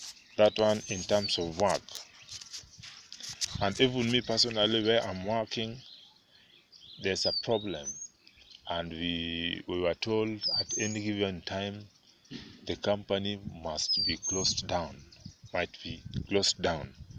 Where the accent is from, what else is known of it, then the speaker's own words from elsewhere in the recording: Kenya; I'm a Kenyan citizen, currently staying in Nakuru County, Naivasha sub-county.